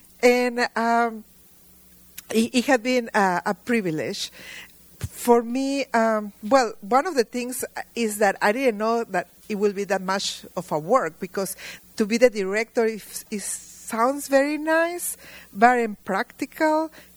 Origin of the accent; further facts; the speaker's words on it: Mexico; born there; English is a second language; now in Czech Republic; I was born in Mexico.